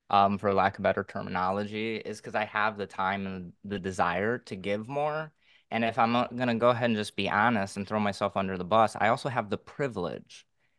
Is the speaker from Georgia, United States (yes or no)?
no; Chicago, Illinois, United States; I grew up in South Chicago. I graduated with 16 white people. I was picked on quite a bit because of my skin color. And to be honest, I'm not even white. I'm Sicilian, which I'm Mediterranean by descent. My family came over in 54